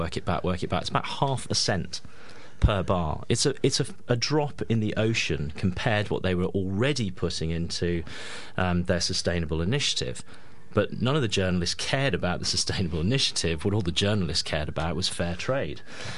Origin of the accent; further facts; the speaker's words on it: Birmingham, West Midlands, United Kingdom; I was in Birmingham, and I'm from Birmingham, where people quite often use the word fab.